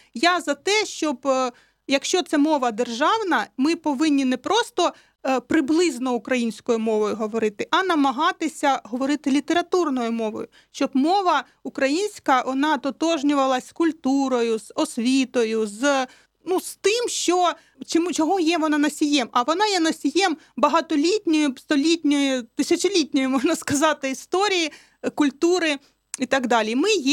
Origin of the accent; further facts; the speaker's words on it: Eastern Ukraine, Ukraine; Я сама із Східної України, так, я підкреслюю